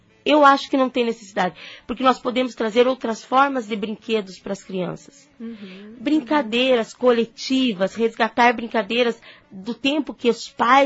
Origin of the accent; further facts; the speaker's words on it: Paraná, Brazil; porque eu não sou daqui, eu sou do norte do Paraná